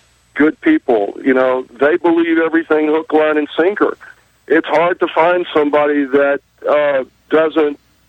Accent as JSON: {"language": "English", "region": "Texas", "country": "United States", "also_born_or_lived": "Louisiana", "lives_now": "Ohio, United States", "said": "I'm from Texas, Louisiana area originally, but from what I see up here in Ohio"}